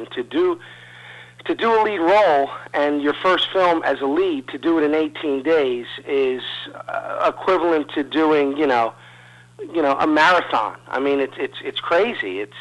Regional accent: Philadelphia, Pennsylvania, United States; different people I met growing up in South Philly, I just put this character together.

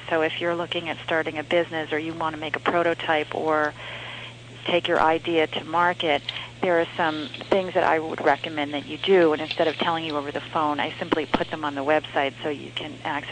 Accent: New Hampshire, United States; I'm from New Hampshire, so here when it's really cold out

